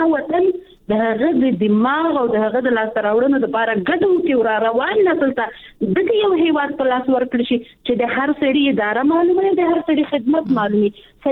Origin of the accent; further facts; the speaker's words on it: Afghanistan; موږ د افغانستان عام ولس یو، په دې کې موږ تعلیم کړی